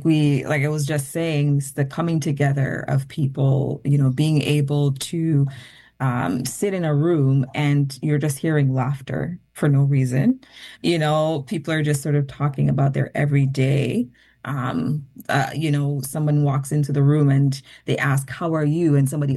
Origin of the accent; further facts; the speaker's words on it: Jamaica; this is not my lived experience, growing up in Jamaica.